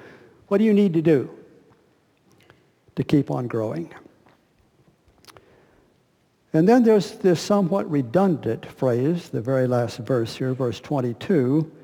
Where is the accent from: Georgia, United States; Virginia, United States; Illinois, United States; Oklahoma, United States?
Oklahoma, United States; we weren't New Englanders by birth. Ann grew up in Arkansas, I grew up in Oklahoma, and we love New England.